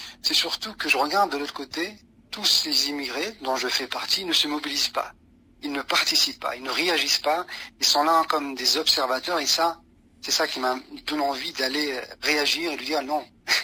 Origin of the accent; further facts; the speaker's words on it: France; Bien sûr que si, je suis français.